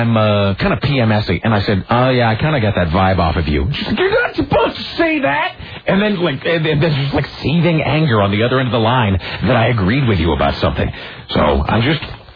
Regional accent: Richland, United States; outside a Bookworm in Richland, and how sad is that? That's like four different layers of lame. I'm in my hometown, 20,000 people, five teeth in the whole crowd

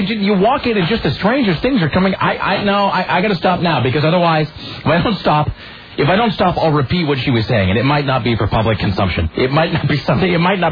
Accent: Kennewick, Washington, United States; Growing up in Kennewick, we had a composting pile out back.

